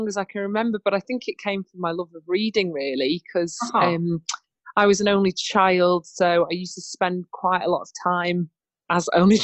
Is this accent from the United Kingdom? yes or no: yes; Chesterfield, East Midlands, United Kingdom; I grew up in Chesterfield, so not that far from here.